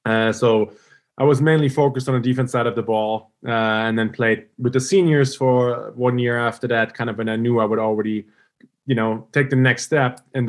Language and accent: English; Germany; growing up in Germany